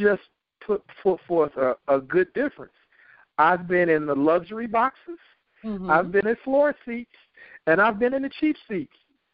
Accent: Chicago, Illinois, United States; I'm glad that I'm from Chicago and I go to events in Chicago

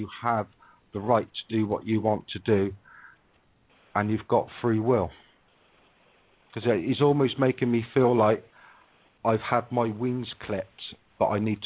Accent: Bristol, South West England, United Kingdom; accent: Bristolian; Yeah, so it's my Bristolian accent, I'm sorry.

